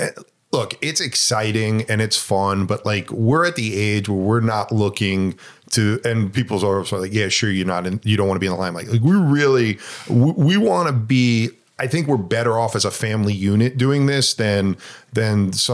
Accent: New York City, New York, United States; born there; I had an office in New York City. We lived 50 miles from New York. I was born in New York City.

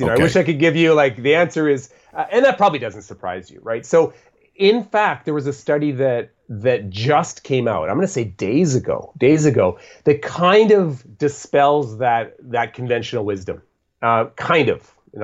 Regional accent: Boston, Massachusetts, United States; Like, I'm originally from Boston, so, you know, big Patriots fan.

